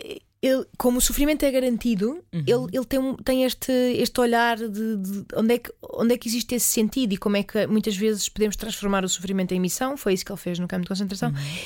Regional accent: Alentejo, Portugal; born there; Nasci no Alentejo, imagina lá, no meio dos sobreiros, no meio daquela paisagem

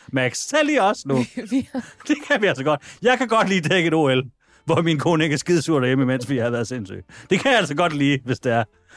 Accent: Jutland, Denmark; Jeg er som jyde til bold

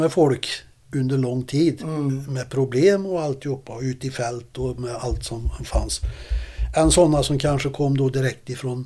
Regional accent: Karlstad, Värmland, Sweden; Då var jag hemma i Karlstad.

